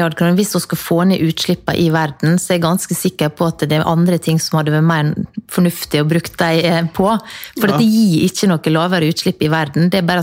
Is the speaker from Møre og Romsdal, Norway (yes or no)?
yes; Møre og Romsdal, Norway; jeg er jo sunnmøring